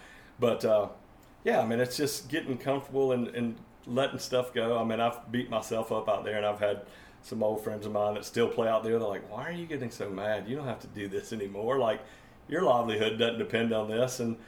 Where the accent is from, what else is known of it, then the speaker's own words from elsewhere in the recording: Georgia, United States; I have never been to a hockey game in my life. I grew up in Georgia.